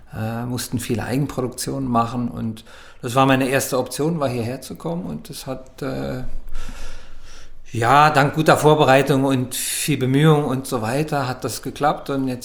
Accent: Basel, Basel-Stadt, Switzerland; Dann habe ich zufällig Stuntleute kennengelernt, die in meiner Heimatstadt Basel da eben so Darstellungen gemacht haben.

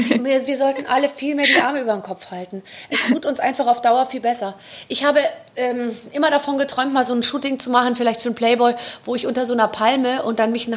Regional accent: Munich, Bavaria, Germany; Ja, ich bin ja aus München.

